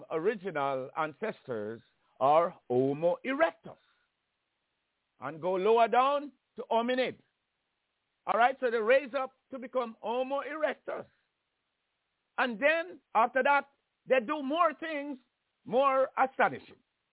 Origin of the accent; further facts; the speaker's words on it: Jamaica; I grew up in church and never hear nobody at all. And I mean, I grew up in Jamaica, predominant Christian, you know, country. And that's all I knew. My parents are Christians.